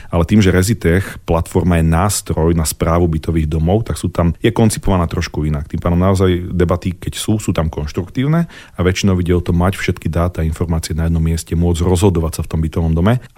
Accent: Žilina Region, Slovakia; now in Bratislava, Slovakia; Žijem v Bratislave, ale áno, pôvodom Lipták.

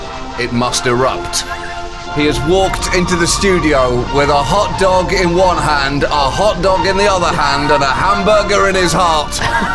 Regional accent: Newfoundland and Labrador, Canada; born there; And I was born in Newfoundland, a very funny place.

